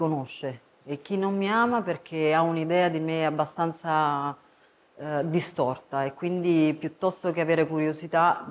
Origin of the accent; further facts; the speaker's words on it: Naples, Campania, Italy; born there; In realtà io sono nata in un ospedale di Posillipo, non a Posillipo, che è il quartiere alto di Napoli.